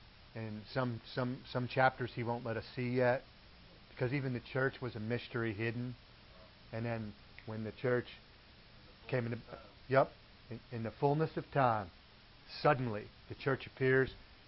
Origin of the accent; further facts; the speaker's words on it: Pennsylvania, United States; But we're from Pennsylvania, so a little different.